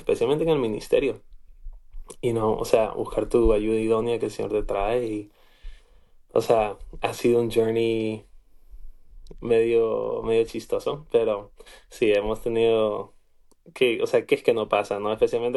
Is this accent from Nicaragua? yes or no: no; Ecuador; o sea, yo soy del Ecuador. Mi familia, yo nací allá.